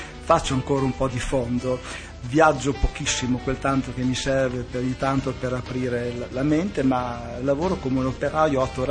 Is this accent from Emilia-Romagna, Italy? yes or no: yes; Bologna, Emilia-Romagna, Italy; born there; sono nato a Bologna nel 1942.